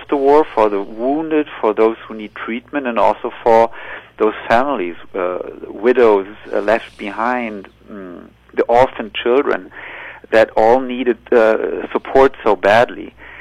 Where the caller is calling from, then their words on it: Berlin, Germany; Yes, I'm calling from Germany.